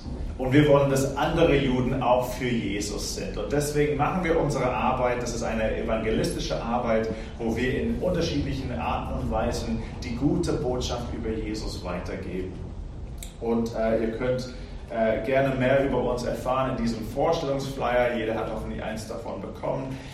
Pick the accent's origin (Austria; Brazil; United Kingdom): United Kingdom; England; also born or lived in Israel; now in Berlin, Germany; ich bin in Israel geboren, in England aufgewachsen und wohne seit 7 Jahren in Berlin mit meiner Familie.